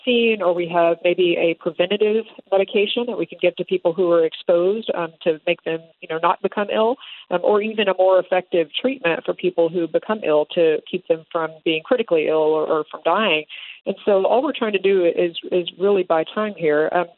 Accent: Houston, Texas, United States; As Dr. Pauly mentioned, I'm from Houston originally

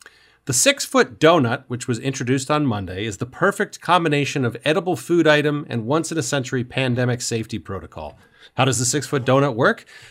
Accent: New York, United States; I'm from New York. I don't know anywhere that you guys were talking about.

